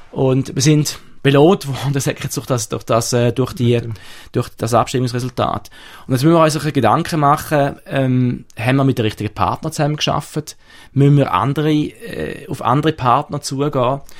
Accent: Switzerland; wir müssen uns als Muslim und als Schweizer Bürger engagieren.

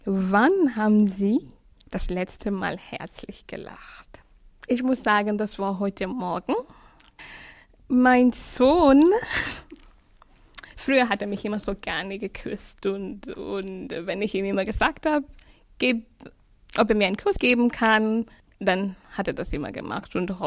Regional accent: Kenya; Oh ja, ich bin in Kenia geboren und dort bin ich auch aufgewachsen, ja.

